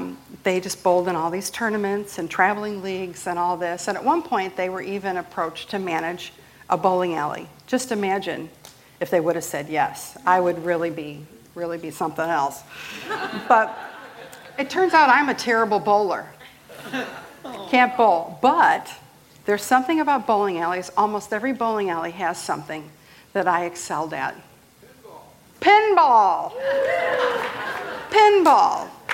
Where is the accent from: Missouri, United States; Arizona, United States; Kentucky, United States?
Missouri, United States; St. Louis; And we grew up in North County